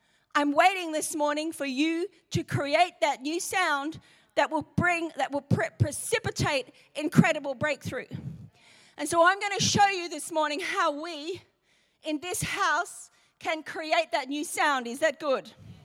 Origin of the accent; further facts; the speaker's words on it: Yorkshire and the Humber, United Kingdom; accent: Yorkshire; My Yorkshire accent after all this time is really not developed.